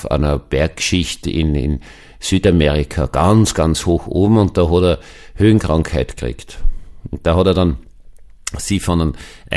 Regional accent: Vienna, Austria; Das werde ich nie können, bin Wiener.

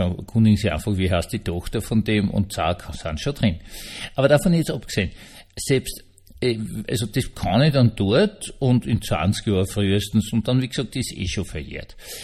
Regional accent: Austria; Wir als Österreicher müssen schon langsam sagen, sie sind alle so dumm und sie sind unsere Ch

